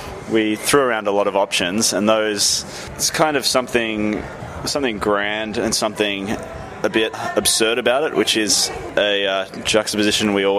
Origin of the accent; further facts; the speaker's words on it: Melbourne, Victoria, Australia; we're from Melbourne, which is not really a surf city. Right. It's not a coastal city like, say, Sydney.